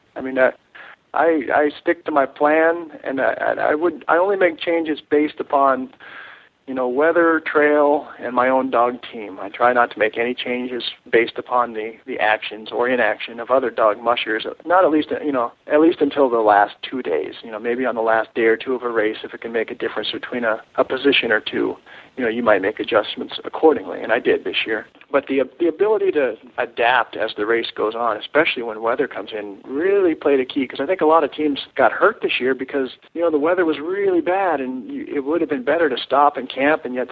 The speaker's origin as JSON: {"language": "English", "town": "Anchorage", "region": "Alaska", "country": "United States", "tie": "born or raised there", "said": "You know, we weren't into dog mushing, but it was just something you did growing up in Anchorage."}